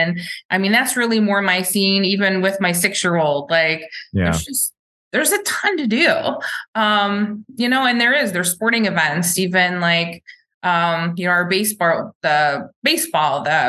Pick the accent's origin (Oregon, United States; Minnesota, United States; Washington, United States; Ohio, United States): Ohio, United States; Cleveland; now in Columbus, United States; I mean, I came from Cleveland, so there's a turnover there too. I mean, I am, you know, the CLE is pretty awesome. But Columbus, it really is home to me.